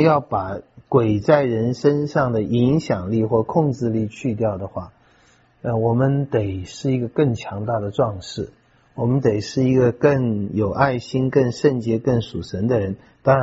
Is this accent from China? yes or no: yes; China; 这是坟墓这边哈，我们中国人常说坟墓那边鬼很多